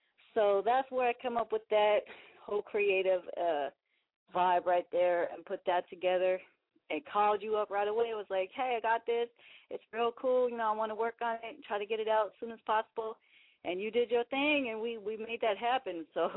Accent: California, United States; now in Sacramento, United States; I'm originally from the Bay Area. I'm holding it down here in the 916, representing for all of Cali.

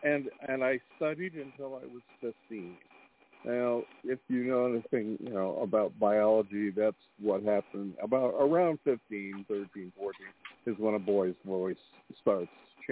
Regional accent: Gloversville, New York, United States; I'm originally from a small town in the Adirondacks in New York called Gloversville. When I graduated from high school, I moved to Albany.

